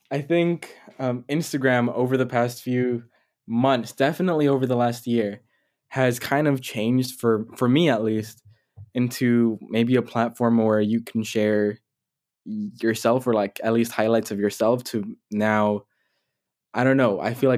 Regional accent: California, United States; I'm from California. That's how I speak.

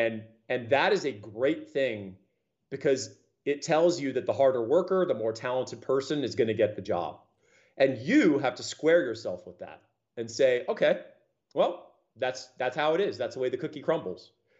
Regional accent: Austin, Texas, United States; You know, I grew up in Northwest Austin, right?

